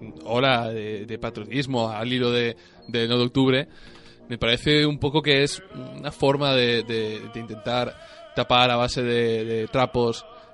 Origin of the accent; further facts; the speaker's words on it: Valencian Community, Spain; defiendo que soy valenciano